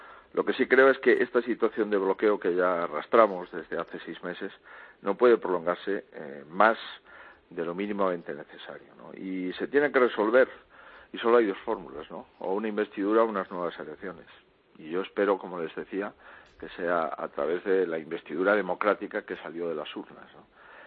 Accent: Spain

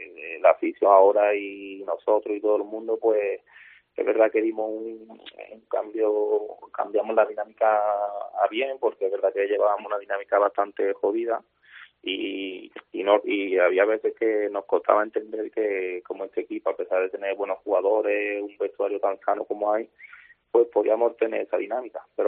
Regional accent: Paradas, Andalusia, Spain; Y la de Paradas, sí.

